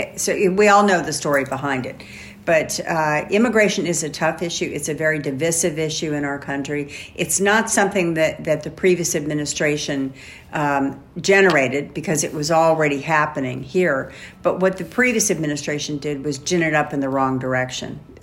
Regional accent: United States; And as an American, I do too.

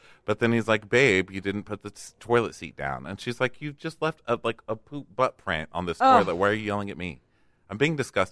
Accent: Austin, Texas, United States; Because you're not only stinky, but I'm from Austin where there's like, a lake culture there.

